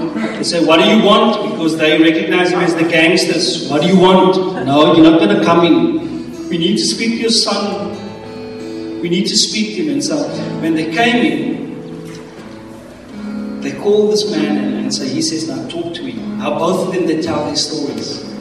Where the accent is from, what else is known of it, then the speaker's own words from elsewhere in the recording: South Africa; I said, no, Sonny, I'm South African local Biltong, brother. That's who I am.